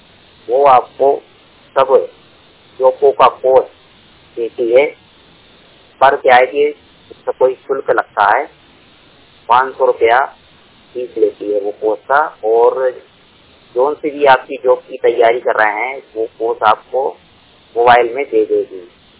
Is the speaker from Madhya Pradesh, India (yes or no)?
yes; Bhopal, Madhya Pradesh, India; मैं भोपाल जिले का निवासी हूँ।